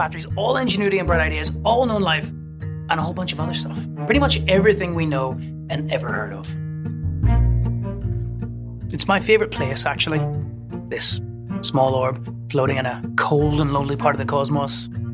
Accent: Northern Ireland, United Kingdom; where I was growing up in Northern Ireland

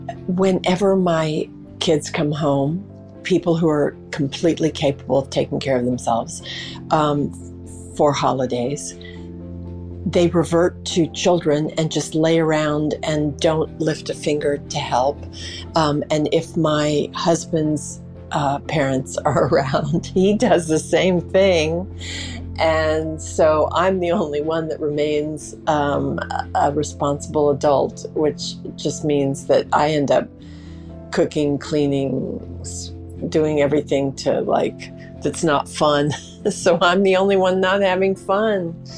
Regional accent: Miami, Florida, United States; I'm from Miami.

